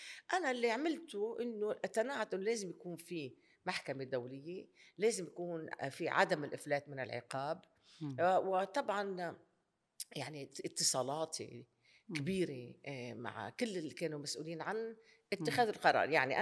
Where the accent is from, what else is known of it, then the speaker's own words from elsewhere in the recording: Lebanon; فانا لبنانيه بكل افتخار وامريكيه بكل افتخار، ما بقول انه ضروري ان اختار بين اثنين